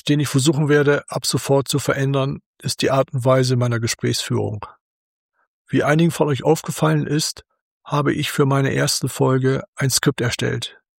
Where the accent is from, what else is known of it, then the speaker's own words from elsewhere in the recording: Bremen, Germany; Anfang Februar in meiner Heimatstadt Bremen